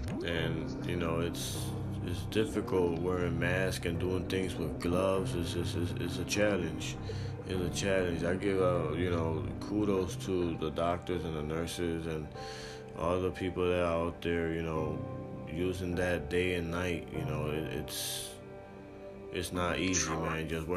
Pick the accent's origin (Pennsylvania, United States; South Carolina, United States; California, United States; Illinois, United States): Pennsylvania, United States; Philadelphia; I'm from Philly, and you've been to Philly plenty of times too.